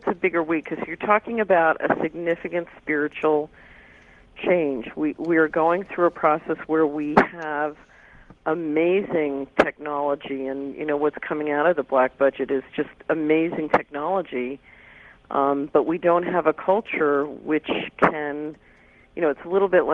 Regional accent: Philadelphia, Pennsylvania, United States; born or raised there; also born or lived in New York

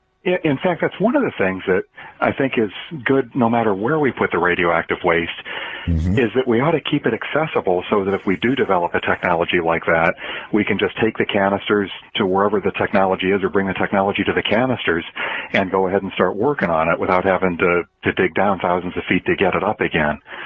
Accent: Ohio, United States; As I mentioned before, I grew up in Ohio

